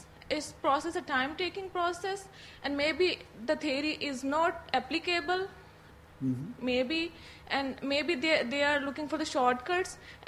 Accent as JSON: {"language": "English", "country": "Pakistan", "second_language": "English", "said": "Yes, I'm from Pakistan"}